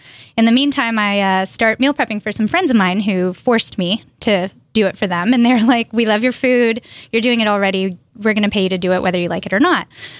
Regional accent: New York, United States; So I am originally from New York.

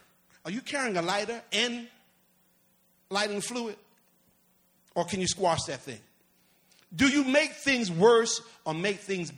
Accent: New York City, New York, United States; Man, I'm from New York City.

